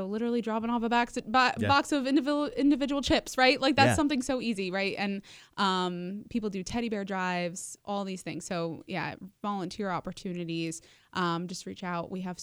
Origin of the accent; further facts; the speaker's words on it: New York, United States; I am from the Hudson Valley and, you know, I love it.